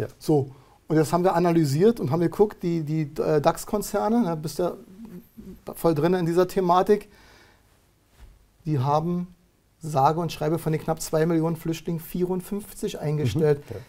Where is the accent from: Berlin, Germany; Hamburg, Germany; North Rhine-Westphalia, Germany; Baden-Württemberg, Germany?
Berlin, Germany; also wir kommen aus dem Berliner Raum